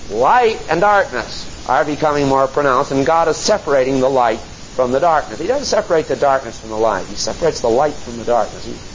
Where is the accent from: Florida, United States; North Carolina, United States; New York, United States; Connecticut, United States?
Connecticut, United States; West Haven; It was not like where I was raised in West Haven, Connecticut.